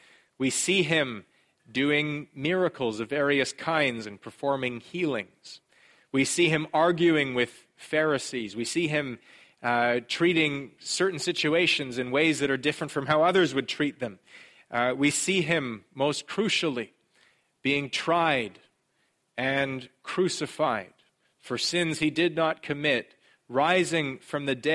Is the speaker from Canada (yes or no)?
yes; Canada; now in Sunnyvale, United States; I'm Canadian. You have to ask more than my address. I live in Sunnyvale.